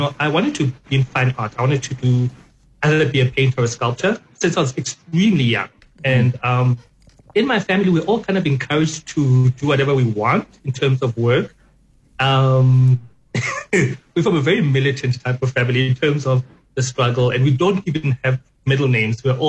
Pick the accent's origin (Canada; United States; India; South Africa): South Africa; Klerksdorp, North West; You know what? Klerksdorp is a strange place. Everyone is quite outspoken there.